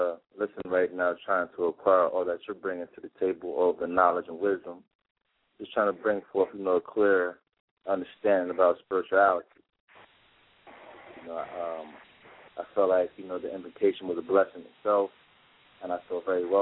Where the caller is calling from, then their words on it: Virginia, United States; I'm calling from Virginia.